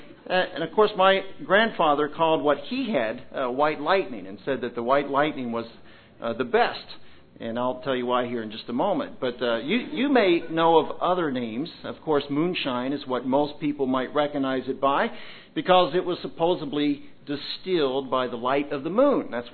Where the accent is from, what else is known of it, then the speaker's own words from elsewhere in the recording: Kentucky, United States; now in Maryland, United States; And I said, well, I live in Maryland. But what was shocking about that is that I grew up in Kentucky.